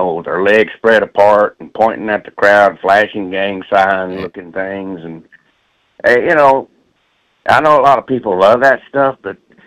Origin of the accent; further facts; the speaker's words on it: Beaumont, Texas, United States; because we're both from Beaumont, Texas.